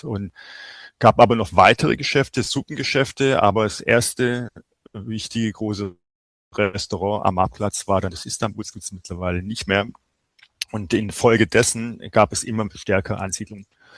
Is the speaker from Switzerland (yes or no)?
no; Mannheim, Baden-Württemberg, Germany; Und als Mannheimer ist man das gewohnt.